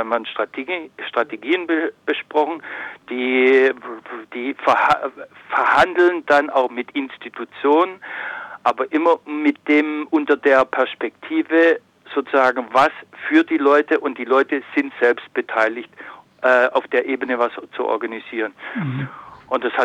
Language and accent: German; Germany; Also ich als Deutscher merke, dass es in die Richtung geht.